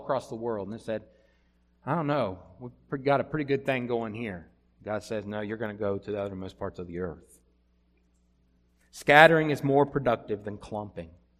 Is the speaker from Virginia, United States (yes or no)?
yes; Blacksburg, Virginia, United States; I'm from around this area. I grew up in Lusser's Gate down in Blacksburg.